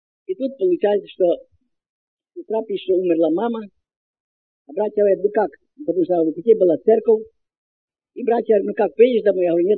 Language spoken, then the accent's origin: Russian; Voznesensk, Mykolaiv Oblast, Ukraine; я сам родом с Вознесенской, город Вознесенск, Николаевской области.